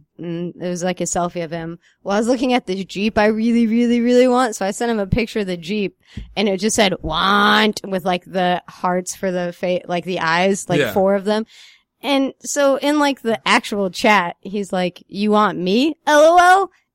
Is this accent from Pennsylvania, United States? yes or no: yes; Pennsylvania, United States; now in Jackson, United States; No, I'm from Pennsylvania. I live in here, Jackson. Developing that accent.